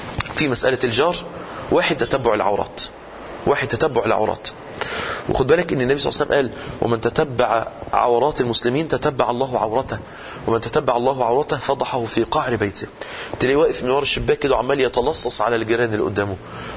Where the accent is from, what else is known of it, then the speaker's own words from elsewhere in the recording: Mansoura, Dakahlia, Egypt; احنا مثلا عندنا في المنصوره